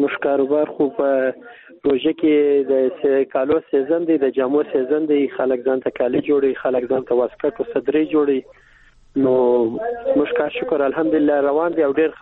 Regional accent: Kandahar, Afghanistan; زه خپل د کندهار یم

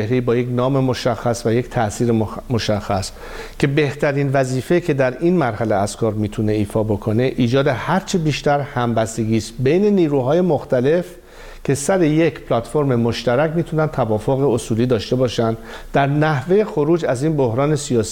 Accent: Iran; به عنوان یک ایرانی که هدفم منافع ملی کشورمون هست

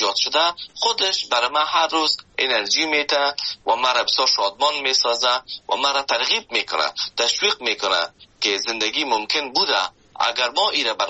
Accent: Afghanistan; now in Canada; من از افغانستان به کانادا آمدم

